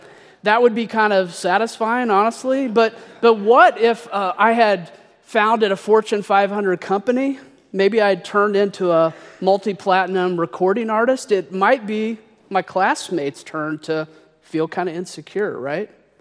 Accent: Missouri, United States; But one thing I'll say is I haven't been to my hometown very much. And I have to confess that I haven't ever been back to one of my high school class reunions. Now, there's a number of factors as to why. I didn't particularly enjoy my small Missouri town.

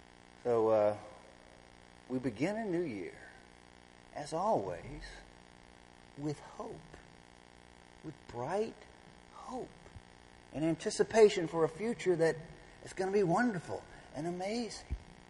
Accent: Baton Rouge, Louisiana, United States; Where I grew up in Baton Rouge, we didn't really know about king cake.

